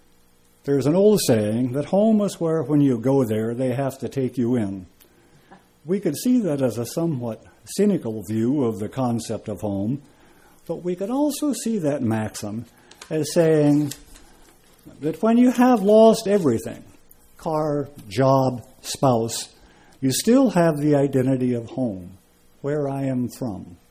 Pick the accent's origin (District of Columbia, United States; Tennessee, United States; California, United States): California, United States; Arcata; also born or lived in Los Angeles; I often say I'm from Arcata in Humboldt County, but since I was standing on a street in Arcata, I must have sounded like an outsider. I had other options. Sometimes I say I'm from L.A.